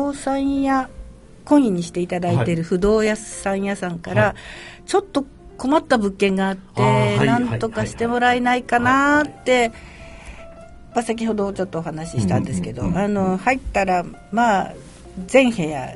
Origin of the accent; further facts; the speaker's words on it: Takaoka, Toyama, Japan; 富山県は高岡伏木の出身です。